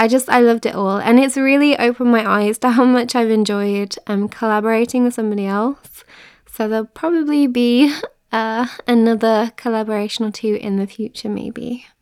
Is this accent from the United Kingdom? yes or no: yes; Birmingham, West Midlands, United Kingdom; accent: Brummie; I feel like my Brummie accent slipped out a bit then. Birmingham.